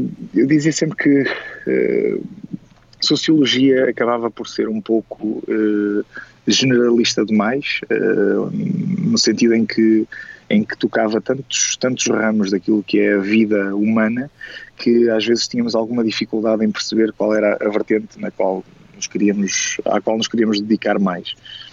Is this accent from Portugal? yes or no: yes; Arcos de Valdevez, Norte, Portugal; moved away; sou natural de Arcos de Aldevez, que é relativamente próximo de Braga.